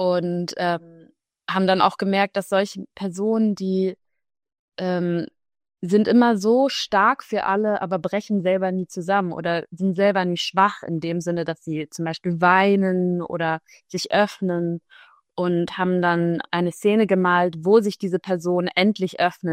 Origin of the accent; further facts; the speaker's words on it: Hamburg, Germany; Und wir kommen beide aus Hamburg.